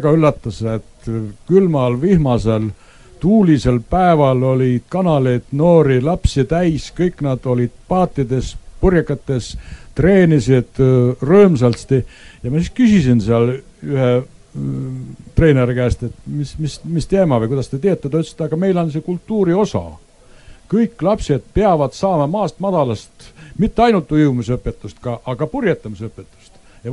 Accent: Saare County, Estonia; seal, kus mina kasvasin üles Saaremal

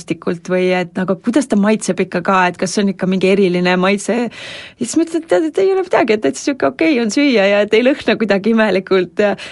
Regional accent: Saare County, Estonia; born there; meil on iga-aastane … kokkutulek siis Saaremaale, kus meie sünnikodu on

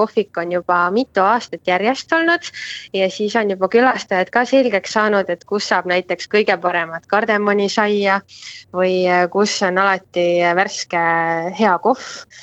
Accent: Põltsamaa, Jõgeva County, Estonia; mõlemad oleme Põltsamaa kandist pärit. Nii et see on ka põhjus, miks me olime nii agarad seda korraldama, sest meile väga meeldib meie kodupaik.

